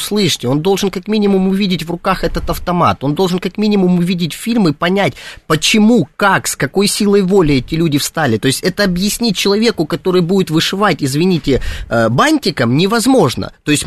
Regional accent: Crimea, Ukraine; Я крымчанин

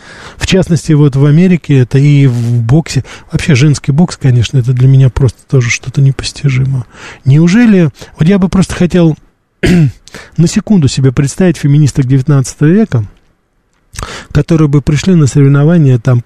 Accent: Russia; когда узнали, что я из России

